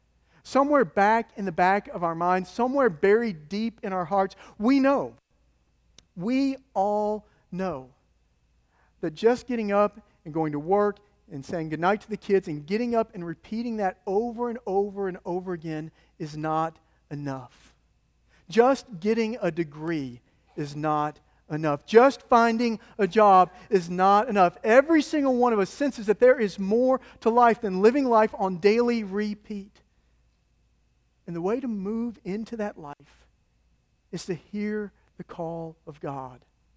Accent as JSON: {"language": "English", "region": "Mississippi", "country": "United States", "said": "I'm from Choctaw County, Mississippi. I speak with authority on the middle of nowhere."}